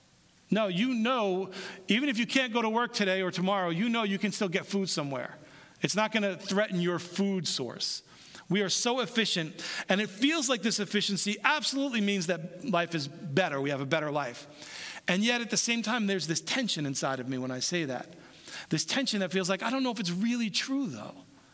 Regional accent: New York City, New York, United States; I grew up in New York City, so all my friends all people from New York State would gather.

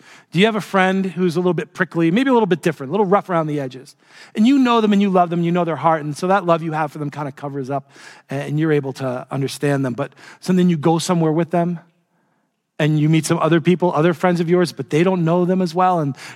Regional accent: New York City, New York, United States; I was scared, and I grew up driving in New York City.

